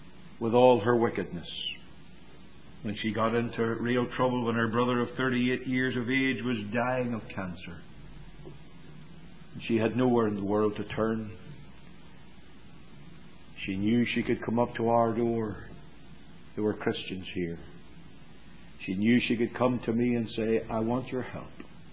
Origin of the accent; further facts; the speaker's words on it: Belfast, Northern Ireland, United Kingdom; where I was brought up in Belfast, just down the street from where we lived